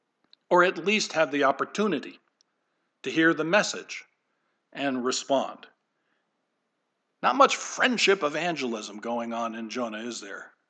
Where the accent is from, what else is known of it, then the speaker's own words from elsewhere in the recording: New York, United States; Sorry, I'm from the New York area. I know what subways are.